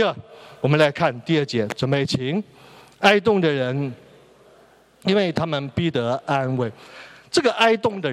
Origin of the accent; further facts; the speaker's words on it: China; 我们中国人从头一天就开始相信这个世界是有上帝的